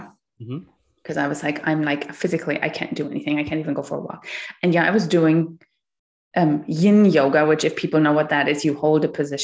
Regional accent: Germany; moved away as an adult; now in Canada; I'm originally from Germany, and then my husband and I and our son, we moved to Canada 3 years ago because my husband's from here.

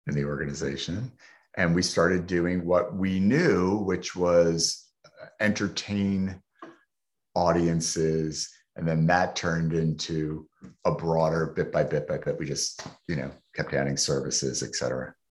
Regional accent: Yonkers, New York, United States; Yeah, grew up in Yonkers.

